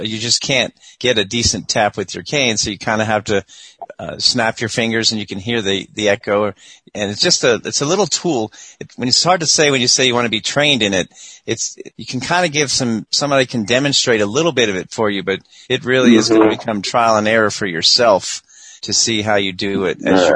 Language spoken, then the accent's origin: English; Florida, United States; And I'm from Florida, so this is it's only been here 10 years, so it's a whole new environment for me